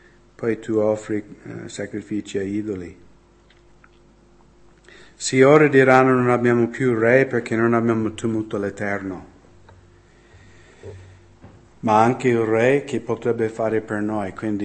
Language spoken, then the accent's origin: Italian; United States; Stavo pensando del mio paese, no? Quando c'era l'11 settembre, e nessuno mi deve fraintendere.